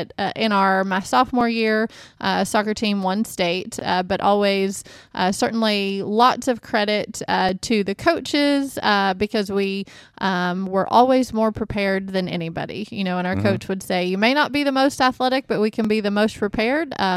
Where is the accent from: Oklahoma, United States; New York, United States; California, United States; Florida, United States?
Oklahoma, United States; Chickasha; But I grew up in Chickasha, and we had an exceptional soccer program